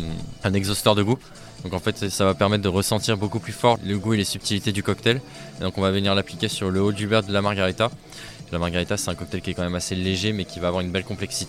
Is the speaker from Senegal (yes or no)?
no; Clermont-Ferrand, Auvergne-Rhône-Alpes, France; viens de Clermont-Ferrand.